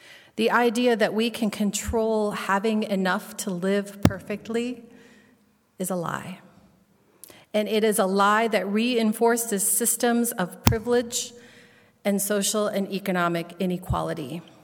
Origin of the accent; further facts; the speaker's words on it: Nebraska, United States; As a girl growing up in Nebraska in the 70s and early 80s, I was expected to acquire a certain amount of culinary skill.